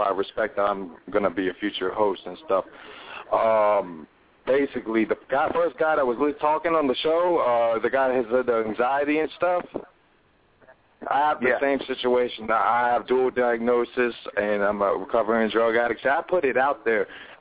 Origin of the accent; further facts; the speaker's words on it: Charlotte, North Carolina, United States; I'm just from North Carolina, Charlotte, Queen City, whatever you want to call it.